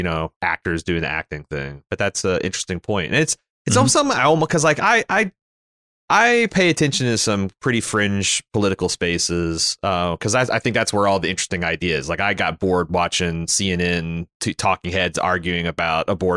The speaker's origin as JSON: {"language": "English", "country": "Canada", "said": "as a Canadian"}